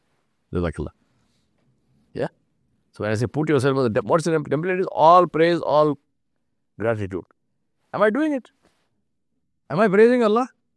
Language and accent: English; India; I think I'm from India. I know the situation. I know how bad it is.